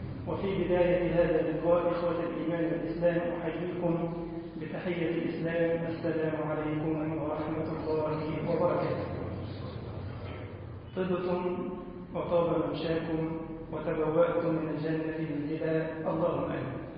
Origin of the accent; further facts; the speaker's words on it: Egypt; اللهم اجعل بلدنا مصر أمنا وأمانا واطمئنانا يا رب العالمين